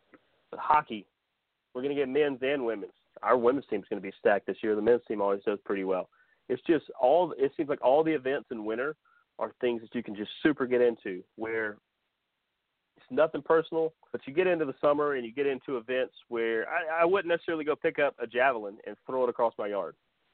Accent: the South, United States; Yeah, I grew up in the South. We don't necessarily ski up and down mountains because we don't get that much snow

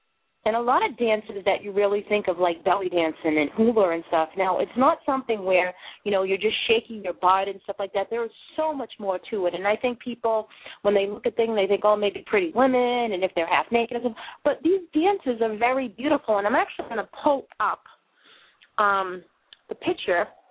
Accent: Boston, Massachusetts, United States; now in Maine, United States; up here in the good state of Maine, born and bred in Boston, Massachusetts.

